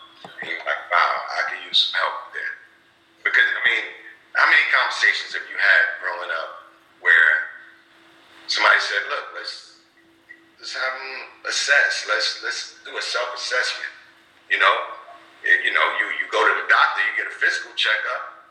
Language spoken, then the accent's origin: English; Brooklyn, New York, United States; Brooklyn, East New York, Brooklyn.